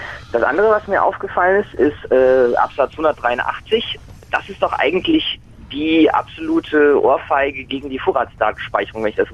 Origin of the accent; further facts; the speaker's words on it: North Rhine-Westphalia, Germany; Genau, ich komme aus NRW